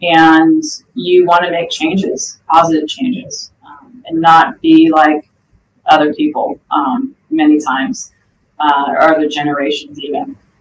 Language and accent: English; Malibu, California, United States; also born or lived in Santa Monica; Yeah, so I was born in Santa Monica. My family, both my parents were born in the LA area and were raised in the LA area. But we were living in Malibu, of all places